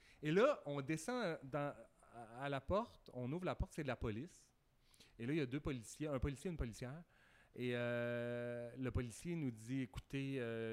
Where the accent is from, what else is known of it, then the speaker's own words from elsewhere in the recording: Saint-Hyacinthe, Quebec, Canada; J'ai grandi à Saint-Hyacinthe. C'est là que j'ai fait mon coming out.